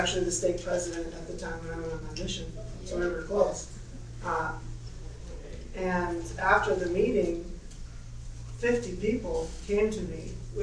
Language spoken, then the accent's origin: English; California, United States; One example is I'm from California